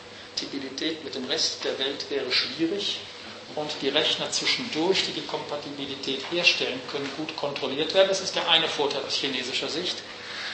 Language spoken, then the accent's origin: German; Canada; Wir gehören alle zusammen, wir sind alle Kanadier, haben auch alle die kanadische Staatsbürgerschaft.